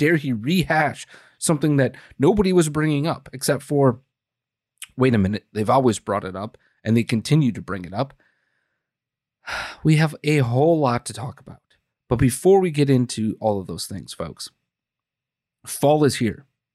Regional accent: Green Bay, Wisconsin, United States; I was born and raised in Green Bay.

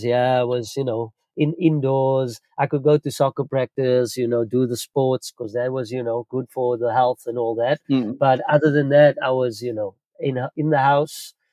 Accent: Cape Town, Western Cape, South Africa; that was in Bonthierville where I grew up on the Cape Flats.

